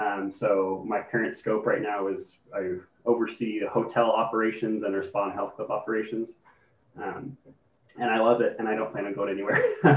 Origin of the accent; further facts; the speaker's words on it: Bellingham, Washington, United States; also born or lived in Seattle; I'm from Bellingham, born and raised. Moved away for a little while to go to college and then lived in Seattle for a couple of years and then jumped at the chance to come back up to Whatcom County